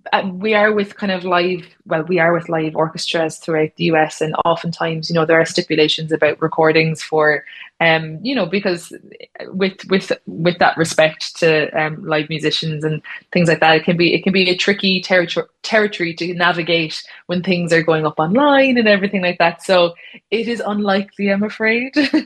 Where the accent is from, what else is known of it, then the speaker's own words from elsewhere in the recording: Ireland; which we as Irish people are not all that used to in Ireland.